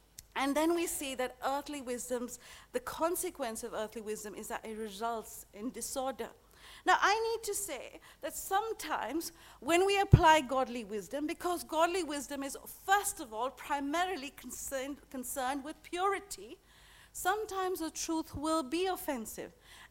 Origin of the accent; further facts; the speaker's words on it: India; I come from India, and we have a lot of wise men who say a lot of wise things.